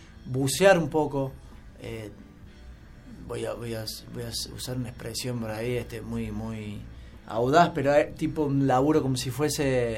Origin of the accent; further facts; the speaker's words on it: Las Varillas, Córdoba, Argentina; Yo tocaba en ese momento también tango en las varillas de mi pueblo con unos viejos tangueros, personajes de allá.